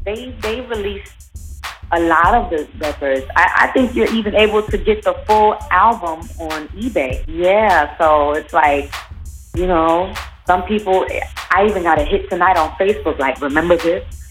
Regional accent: Brooklyn, New York, United States; growing up in Brooklyn, you know, I'm a hip hop head.

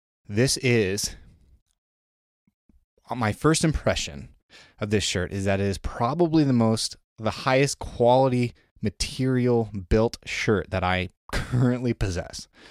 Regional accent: Georgia, United States; I'm more interested in going to Colorado than staying in my home state.

